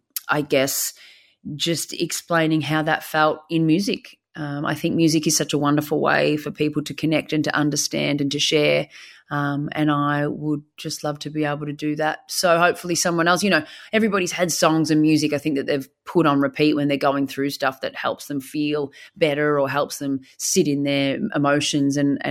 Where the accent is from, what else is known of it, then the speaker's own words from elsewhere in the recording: Bendigo, Victoria, Australia; I did Bendigo, obviously my hometown, which was a cracker, and we had a ball there.